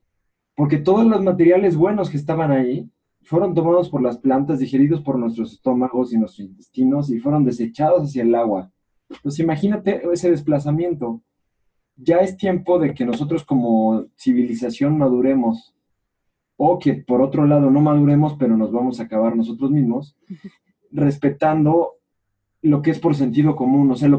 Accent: Mexico; como mexicanos

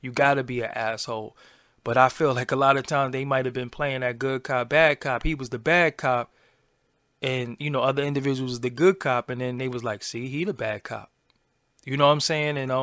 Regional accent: Brooklyn, New York, United States; I'm from Brooklyn, so I'm biased.

